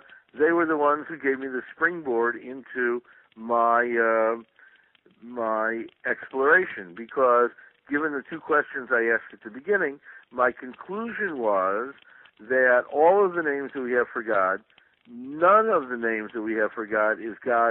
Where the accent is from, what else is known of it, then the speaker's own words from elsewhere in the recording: Chicago, Illinois, United States; Well, I grew up in Chicago.